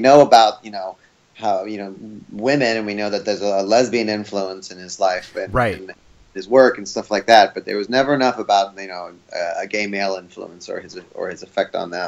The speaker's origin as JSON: {"language": "English", "town": "Wheaton", "region": "Maryland", "country": "United States", "tie": "born or raised there", "said": "I grew up in Wheaton specifically, yeah, okay. Which is like a district of Silver Spring, yeah."}